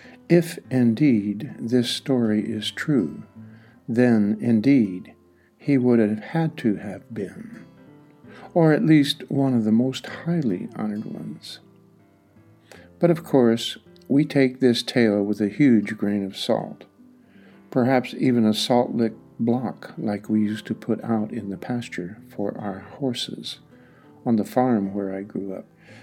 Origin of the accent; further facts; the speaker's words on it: Centralia, Illinois, United States; now in Atlanta, United States; Centralia, Illinois, my hometown, Chicago, where I did my advanced schooling, Atlanta, Georgia, my adopted hometown